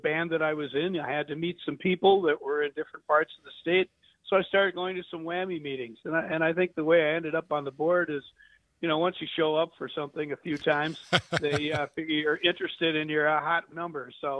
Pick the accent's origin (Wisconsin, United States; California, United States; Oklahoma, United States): Wisconsin, United States; Green Bay; I was one of those little kids along the rails and looking through the fences back in the 60s when I grew up in Green Bay.